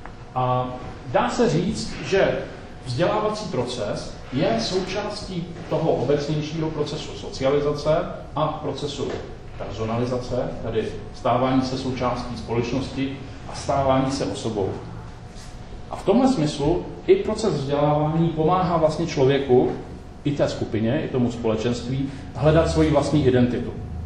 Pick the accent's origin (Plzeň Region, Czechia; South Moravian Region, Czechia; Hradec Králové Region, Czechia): South Moravian Region, Czechia; Samozřejmě nejsem Čech, protože jsem se narodil na jižní Moravě, takže jsem Moravák.